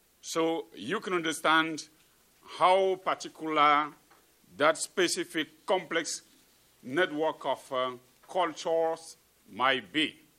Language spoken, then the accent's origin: English; Cameroon; English is a second language; I'm coming from Cameroon, and I know most of you are used to Nigerian films, so you can manage the African accent, the global African accent.